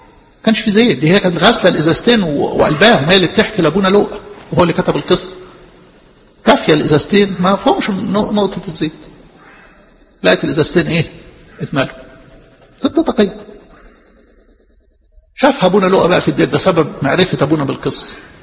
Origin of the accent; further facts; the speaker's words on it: Alexandria, Alexandria Governorate, Egypt; وانتوا عارفين يعني عندنا في اسكندرية ممكن تلاقي الناس الغلابة